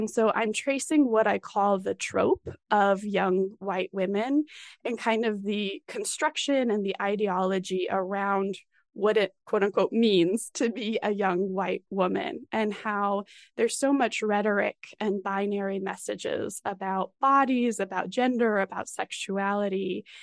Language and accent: English; Colorado Springs, Colorado, United States; So I grew up in Colorado Springs.